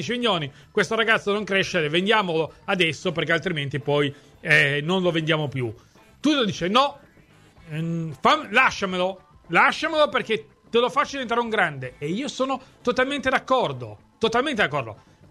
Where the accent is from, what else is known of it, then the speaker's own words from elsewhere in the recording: Naples, Campania, Italy; Essendo io nato e vissuto a Napoli